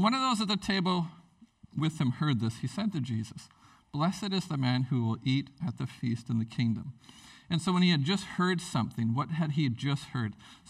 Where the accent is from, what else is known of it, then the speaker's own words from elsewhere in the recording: Prince Rupert, British Columbia, Canada; now in Whitehorse, Canada; And so a long time ago when I grew up in Prince Rupert, you heard briefly about the church experience that I had.